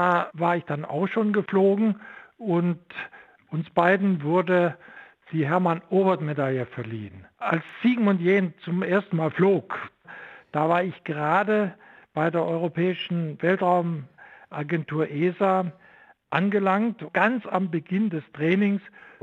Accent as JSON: {"language": "German", "region": "Saxony", "country": "Germany", "lives_now": "Stuttgart, Germany"}